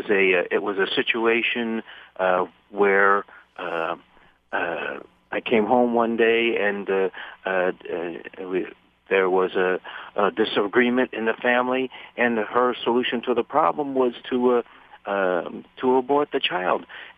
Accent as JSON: {"language": "English", "region": "Massachusetts", "country": "United States", "said": "I'm from Massachusetts, and I wish that we were getting some leadership from the church in the Massachusetts area."}